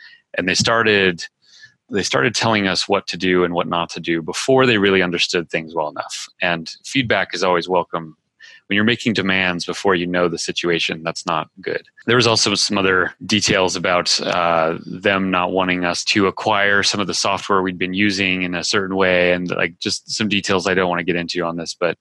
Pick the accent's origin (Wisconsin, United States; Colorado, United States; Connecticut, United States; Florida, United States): Colorado, United States; You know, I'm from Colorado. Okay. Yeah, so I'm from Colorado in the mountains, and I love it.